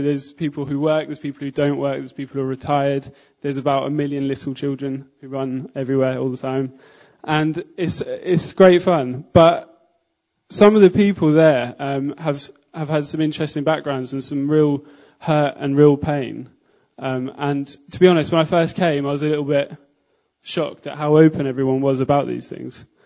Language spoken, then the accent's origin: English; East of England, United Kingdom; now in London, United Kingdom; So I was born in Norfolk, and that's where I've lived for most of my life. So I just moved to London, to Lee Green sort of area, Lewisham, in September.